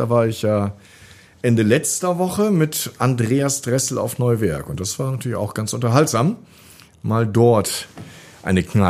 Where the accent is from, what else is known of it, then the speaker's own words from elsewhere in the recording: Wildeshausen, Lower Saxony, Germany; Nein, ich komme ja aus Wildeshausen und da gibt es ein ganz altes Gildefest von 1403.